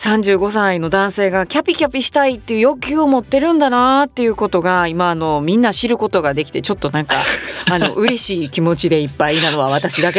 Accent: Kansai, Japan; 関西出身としてアホなおばちゃんとして受けたいっていう気持ちと、

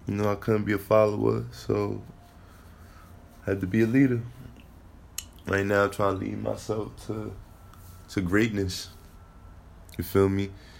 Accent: Brooklyn, New York, United States; So I'm from Brooklyn. And everybody know, if you heard of Brooklyn, it's a lot going on in our city.

